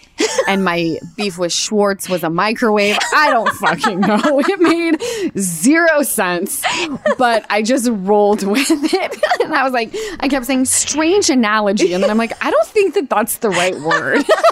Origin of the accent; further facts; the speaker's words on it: Utah, United States; Obviously, we're from Utah.